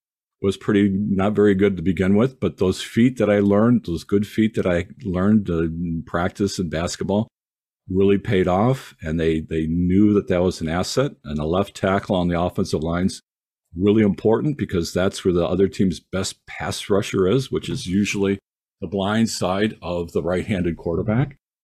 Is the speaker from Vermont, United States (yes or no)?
no; Detroit, Michigan, United States; they had a team right there in my home town of Detroit called the Michigan Panthers.